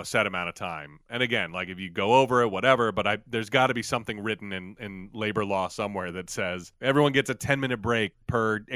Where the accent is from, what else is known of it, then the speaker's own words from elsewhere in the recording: Virginia, United States; There was a service where I grew up in Virginia